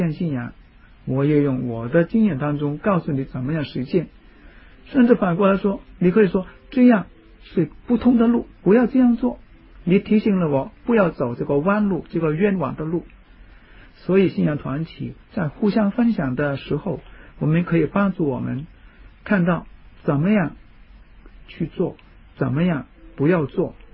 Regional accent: Hong Kong; 我好奇怪哦，我从香港来，我好奇怪。

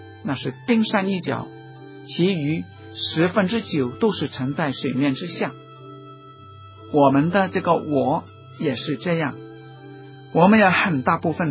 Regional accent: Guangdong, China; 我们广东人说是硬颈，脖子很硬

